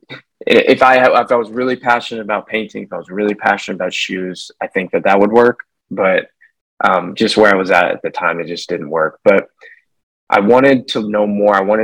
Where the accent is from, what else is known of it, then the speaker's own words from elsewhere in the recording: Lamar, Missouri, United States; now in Bentonville, United States; Yeah. So I grew up in Lamar, Missouri. It's a small town in Missouri.